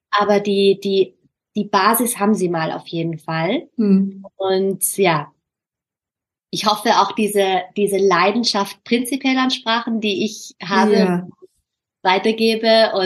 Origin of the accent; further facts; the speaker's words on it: Austria; accent: Austrian German; da habe ich mich so ertappt, dass ich halt immer mein österreichisches Deutsch anpasse